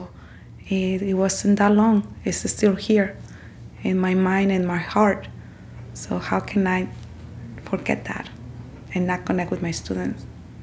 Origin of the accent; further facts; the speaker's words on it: Mexico; now in Salinas, United States; in Salinas, it's way colder than my hometown in Mexico.